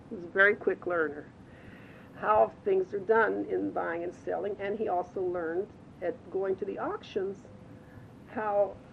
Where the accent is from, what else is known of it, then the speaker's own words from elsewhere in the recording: Donora, Pennsylvania, United States; we went back to Denora, which was my hometown